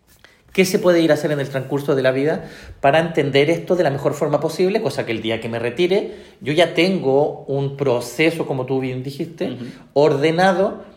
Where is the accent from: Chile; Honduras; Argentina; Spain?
Chile; Nosotros en Sudamérica, como buen chileno, a veces pensamos y nos miramos y nos nivelamos en términos de Sudamérica.